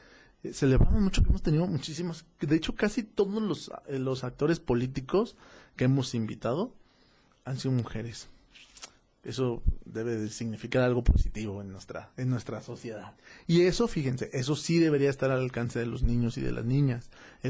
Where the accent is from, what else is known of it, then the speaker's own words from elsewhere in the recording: Tonalá, Jalisco, Mexico; ya saben que soy de Tonalá